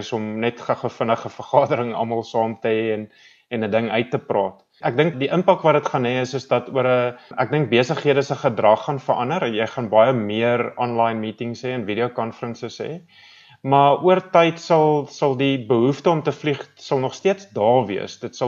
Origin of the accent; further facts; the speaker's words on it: Odendaalsrus, Free State, South Africa; now in Johannesburg, South Africa; ek het groot geword in Oornalsrus en daar skool gegaan tot matriek. Toe het ek by Koffsies geswat, soos jy sê, as 'n geoktrooieerde rekenmeester en daar klaargemaak met my honeurs. En toe direk daarna het ek opgetrek Johannesburg toe